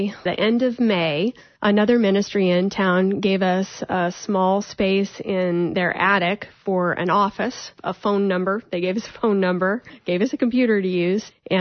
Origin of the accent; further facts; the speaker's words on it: Midwest, United States; because I grew up in the Midwest, and just that need to care for myself, the work ethic.